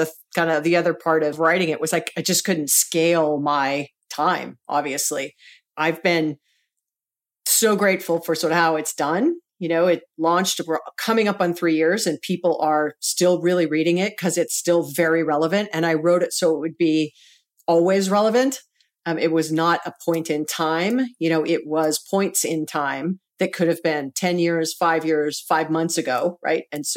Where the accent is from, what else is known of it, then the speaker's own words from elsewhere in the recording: Hawaii, United States; we're both born and raised in Hawaii. And so, you know, in Hawaii, it's all about what high school did you go to, right?